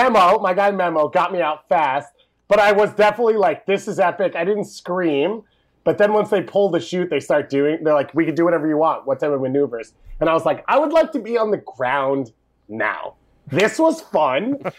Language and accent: English; New York, United States; I'm a New Yorker. I'm made tough.